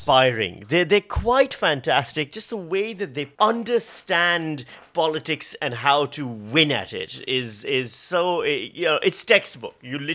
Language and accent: English; Pakistan; I'm from Pakistan. We've had a woman prime minister twice.